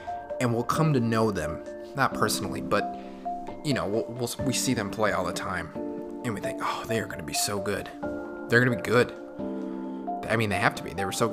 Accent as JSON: {"language": "English", "region": "Michigan", "country": "United States", "said": "It might be because I'm from Michigan."}